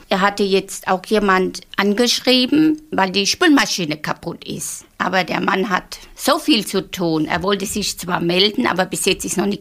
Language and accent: German; North Rhine-Westphalia, Germany; moved away; Ich bin aus dem Märkischen Kreis hierher gezogen